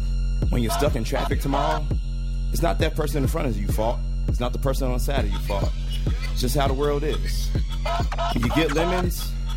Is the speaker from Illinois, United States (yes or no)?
yes; Chicago, Illinois, United States; I'm a rapper from Chicago.